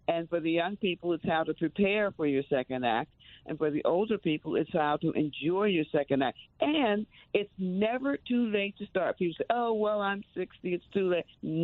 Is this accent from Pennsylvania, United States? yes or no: yes; Pennsylvania, United States; I grew up in Pennsylvania, and I miss the change of seasons